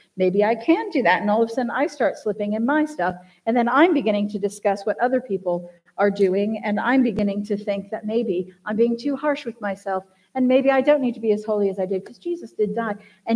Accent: California, United States; So I'm from Southern California.

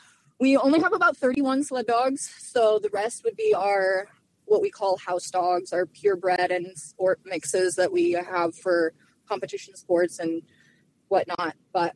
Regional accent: Palmer, Alaska, United States; I am from Palmer, Alaska.

